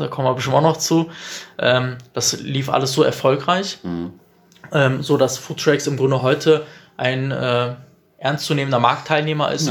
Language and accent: German; Bielefeld, North Rhine-Westphalia, Germany